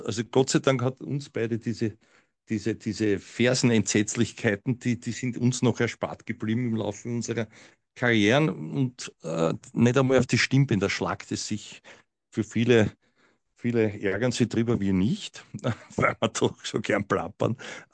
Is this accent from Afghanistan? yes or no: no; Vienna, Austria; Hat dann Affetten, wie man so schön sagt, bei uns in Wien, vielleicht auch in der Steiermark.